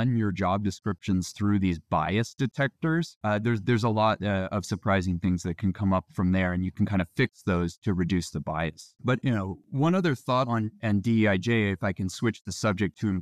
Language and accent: English; United States; But I think that we, you know, as an American, I think the country was rallying around a cause like